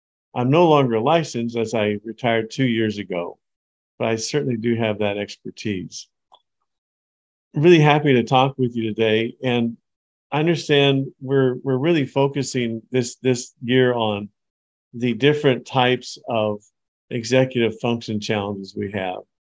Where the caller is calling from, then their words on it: Roseburg, Oregon, United States; I come to you from Roseburg, Oregon